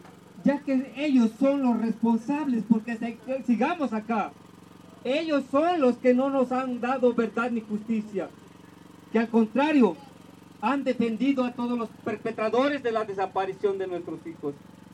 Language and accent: Spanish; Mexico; estaremos en cualquier maldito punto del país, porque tenemos el derecho como mexicanos.